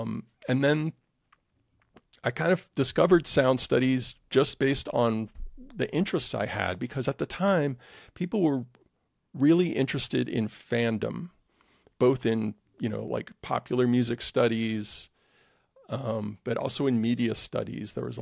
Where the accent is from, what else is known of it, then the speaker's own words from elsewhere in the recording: New Orleans, Louisiana, United States; I would say I was blessed to be born and raised in New Orleans, which is a very, very sound-rich, you know, culture.